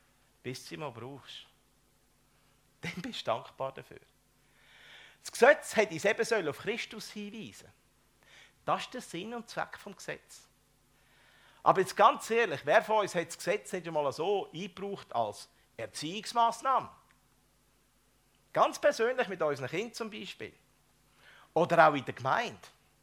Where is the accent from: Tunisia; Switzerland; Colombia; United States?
Switzerland; Aargau; Da habe ich noch im Unterland gewohnt. Ich bin ja ein Aargauer, oder? Ich komme aus dem Paradies von der Schweiz.